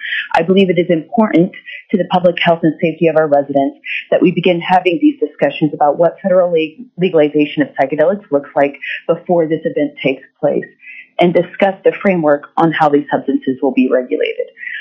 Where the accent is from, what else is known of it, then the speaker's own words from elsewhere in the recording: Wasilla, Alaska, United States; I come from Palmer, Wasilla.